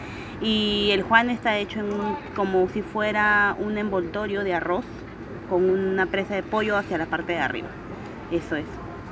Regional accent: Lima, Peru; now in Spain; Soy de Perú, de Lima

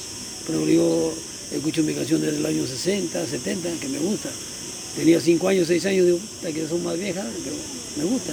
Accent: Chiclayo, Lambayeque, Peru; De Chiclayo, departamento de Lambayeque.

